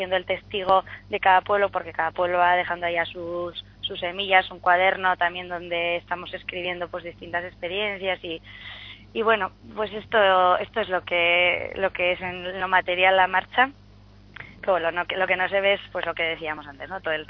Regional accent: Pamplona, Navarre, Spain; yo soy de Iruña y bueno, pues la liamos de alguna manera.

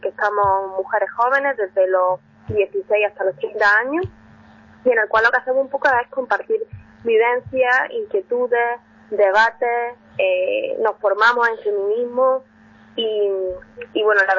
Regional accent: Andalusia, Spain; Yo, por mi acento, bueno, pues yo creo que ya se nota que yo vengo del sur, de Andalucía.

